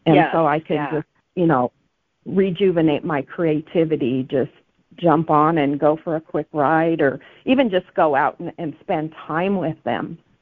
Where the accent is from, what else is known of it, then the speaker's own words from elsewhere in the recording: Spokane, Washington, United States; moved away; it was an adjustment because I was raised in Spokane, in the Spokane Valley. And so to come to the reservation, it was almost like camping every day.